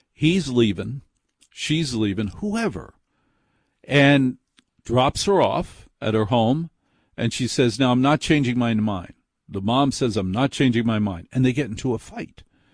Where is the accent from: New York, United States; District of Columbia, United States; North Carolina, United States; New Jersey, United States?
New Jersey, United States; But I'm a horrible person. I'm from New Jersey. Things happen.